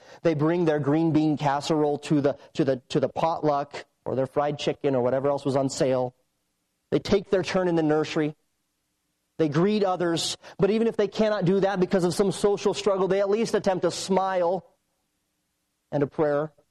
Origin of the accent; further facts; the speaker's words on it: Wyoming, United States; I'm from Wyoming, as you know